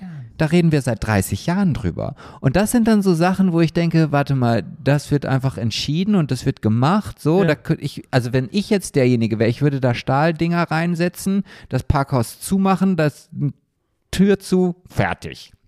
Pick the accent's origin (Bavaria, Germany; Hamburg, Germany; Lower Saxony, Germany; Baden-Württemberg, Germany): Lower Saxony, Germany; Oldenburg; ich erzähle dir mal ein Beispiel aus meiner Heimat, aus meinem wunderschönen Oldenburg, ja.